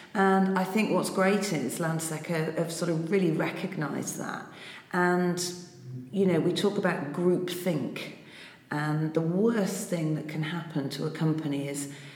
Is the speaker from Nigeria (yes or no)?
no; East Midlands, United Kingdom; You know, I'm actually from Lincolnshire originally.